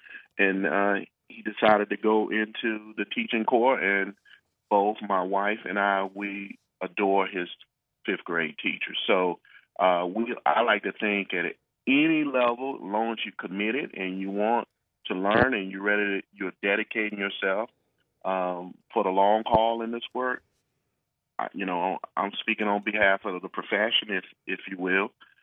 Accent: South Carolina, United States; It's unlike the world I grew up in South Carolina, and even the place that I used to that I grew up in is not the same place demographically.

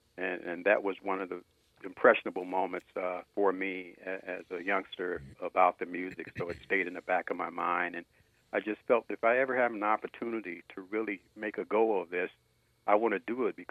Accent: East Chicago, Indiana, United States; Actually, I'm from East Chicago Roosevelt. Oh. I grew up in East Chicago Roosevelt.

